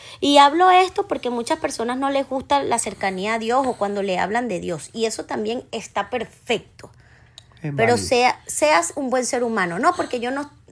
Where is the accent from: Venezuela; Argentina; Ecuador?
Venezuela; moved away as an adult; no nos vinimos de Venezuela por alguna necesidad, gracias a Dios, ni nuestra familia